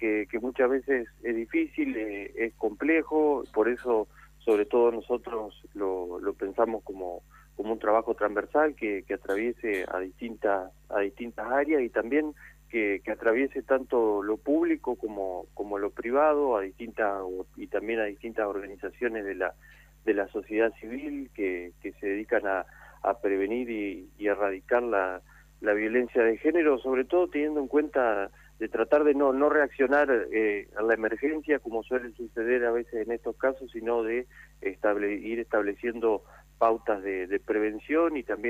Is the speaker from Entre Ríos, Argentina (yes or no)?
yes; Villaguay, Entre Ríos, Argentina; Nosotros, en el caso de mi pueblo, que es Villaguay